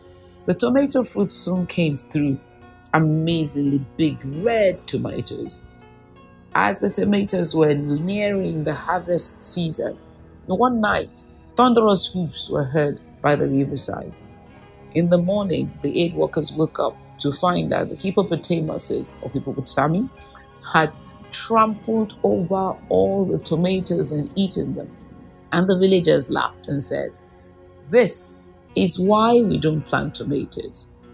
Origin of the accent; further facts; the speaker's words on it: Nigeria; And I had to tell him, there's no such language as Nigerian. We are 250 to 522 languages, depending on who is counting.